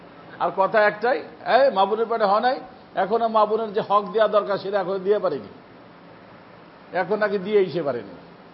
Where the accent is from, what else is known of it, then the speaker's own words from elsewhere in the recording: Faridpur, Dhaka Division, Bangladesh; ওই আমাদের বাড়ি গেল গ্রামের বাড়ি ফরিদপুরে